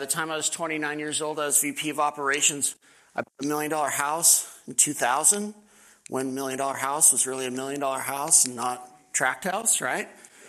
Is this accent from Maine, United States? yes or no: yes; Maine, United States; I grew up in Maine.